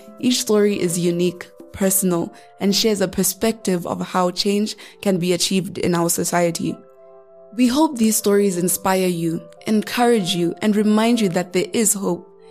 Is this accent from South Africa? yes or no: yes; Soweto, Gauteng, South Africa; from Soweto